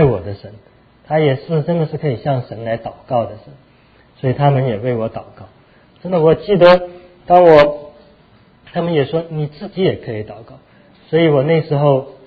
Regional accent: Guangzhou, Guangdong, China; 然后我也是从广州来的，所以会讲一些广东话。

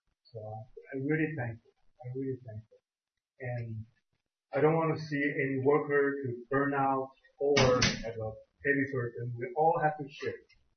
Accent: Kansas City, Missouri, United States; Because you're from Kansas City, and I'm from Kansas City, now you're in Taiwan.

